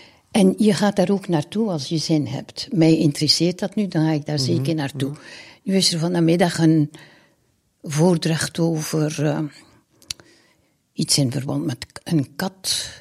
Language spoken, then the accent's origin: Dutch; Veurne, West Flanders, Belgium; also born or lived in Ghent; now in Bruges, Belgium; Eigenlijk, ja, ik heb gestudeerd in Gent.